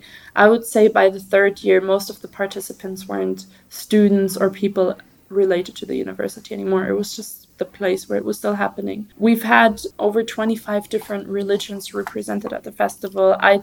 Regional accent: Berlin, Germany; also born or lived in London; when I moved back to my hometown of Berlin, which is where I'm from

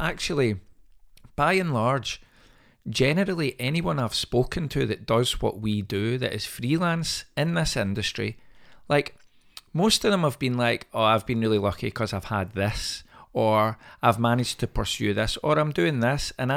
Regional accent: Pollokshields, Scotland, United Kingdom; until 7, 8 years old was happy as Larry. So I was born in Pollock Shields, and I went to Pollock Shields Primary and loved it.

